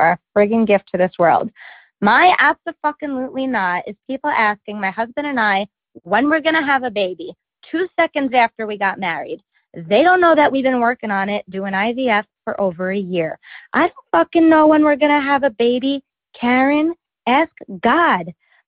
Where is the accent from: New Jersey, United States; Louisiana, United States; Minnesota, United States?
New Jersey, United States; Hi, Heather. … from New Jersey and found your podcast this summer.